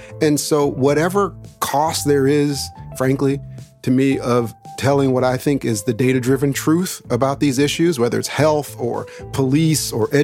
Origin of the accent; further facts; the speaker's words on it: Daytona Beach, Florida, United States; I was born in Daytona Beach, Florida. Oddly enough, and this will tell a lot of the story, brought home from the hospital with my grandmother. and lived the first few years of life in Florida.